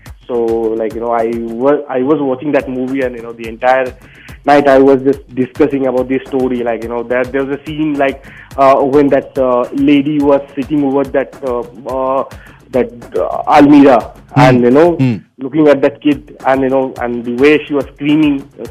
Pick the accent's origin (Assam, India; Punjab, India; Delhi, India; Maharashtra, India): Assam, India; now in Bangalore, India; Yeah, basically I'm from Assam. I'm now almost 13-14 years. I'm here in Bangalore.